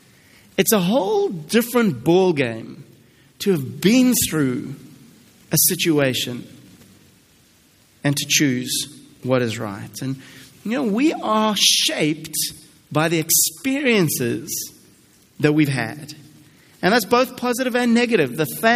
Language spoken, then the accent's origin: English; South Africa; it's interesting as a South African